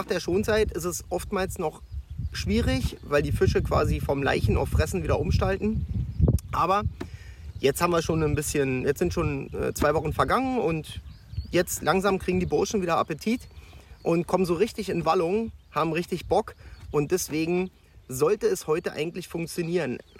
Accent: Berlin, Germany; born there; now in Brandenburg, Germany; Genau, ich bin in Berlin

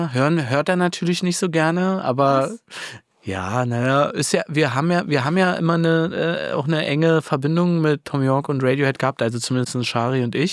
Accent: Woltersdorf, Brandenburg, Germany; ich komme aus Woltersdorf. Das ist, Speckgürtel, sagen wir dazu. Da fährt die S-Bahn nicht mehr hin. Aber man kommt trotzdem zur S-Bahn mit einer Straßenbahn. So. Und ist eigentlich ganz schön und beschaulich dort.

